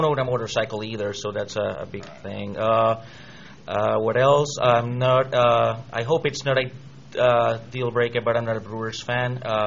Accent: Puerto Rico; now in Wisconsin, United States; I'm originally from Puerto Rico. I moved to Wisconsin 3 years ago, actually almost exactly 3 years ago. This is my home right now. I mean, I am raising my family here.

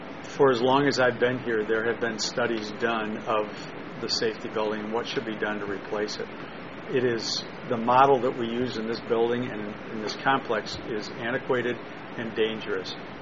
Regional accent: Milwaukee, Wisconsin, United States; I know Milwaukee, I'm from Milwaukee. I've lived here all my life.

